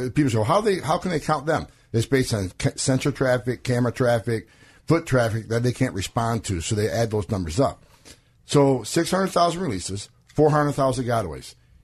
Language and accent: English; New York, United States; Well, like, I grew up in a small town upstate New York, farming country, and my dad was a cop, my grandfather was a cop